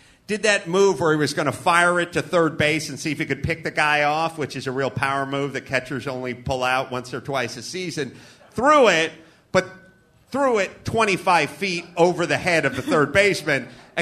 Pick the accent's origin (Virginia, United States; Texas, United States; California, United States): California, United States; Los Angeles; Everybody, I grew up in North Hollywood.